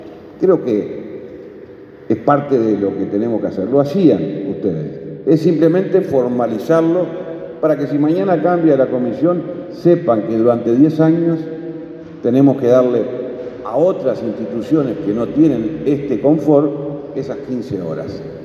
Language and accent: Spanish; Capurro, San José, Uruguay; Yo en mi pueblo donde vivo, que es un pueblito muy chiquito allá en Ruta 11, somos muy poquitos, vivimos 800 personas, fue donde nací, un pueblito se llama Capurro, al lado de la colonia Chepare.